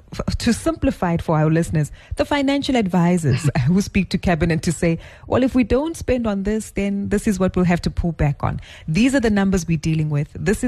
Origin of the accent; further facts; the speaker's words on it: South Africa; it also gets us excited then as South African citizens, right?